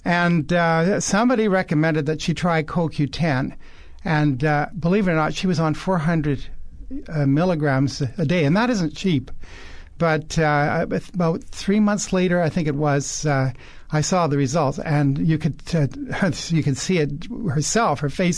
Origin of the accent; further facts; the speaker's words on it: Missouri, United States; but I'm from Missouri. You got to show me.